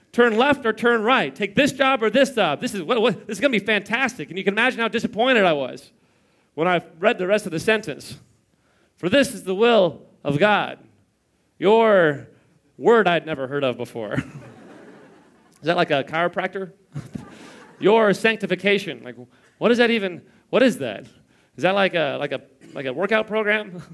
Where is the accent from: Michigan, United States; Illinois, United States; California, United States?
California, United States; Los Angeles; now in Beverly Hills, United States; I'm from Los Angeles. I live in Beverly Hills, right?